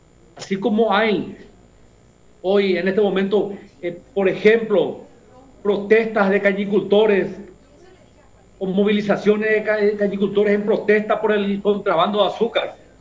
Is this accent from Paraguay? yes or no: yes; Paraguay; que para mí es todo un orgullo como paraguayo